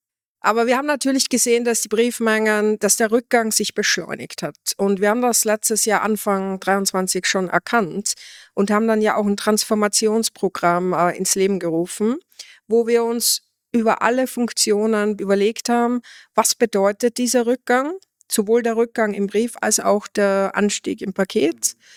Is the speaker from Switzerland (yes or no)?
no; Austria; Da hört man natürlich als Österreicherin, dass es bei uns China-Sendungen sind und keine China-Sendungen.